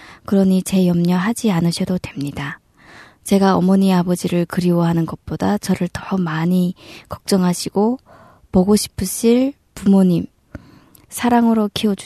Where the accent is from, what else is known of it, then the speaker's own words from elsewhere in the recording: Pyongyang, North Korea; now in South Korea; 저는 평양에서 2012년 탈북한 … 고향을 떠나온 지 8년 됐습니다. 지금 고향에는 부모님이 계십니다.